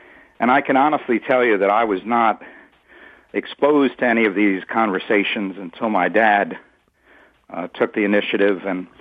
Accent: Brooklyn, New York, United States; I grew up in Brooklyn, New York.

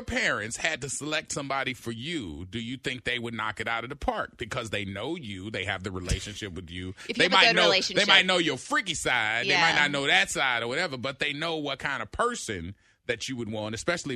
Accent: New York, United States; I'm from New York, son.

